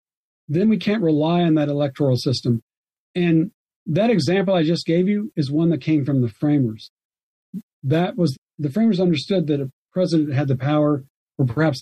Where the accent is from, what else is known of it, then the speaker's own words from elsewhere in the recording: Alabama, United States; And so, my home state, for example, of Alabama, relied on a special committee twice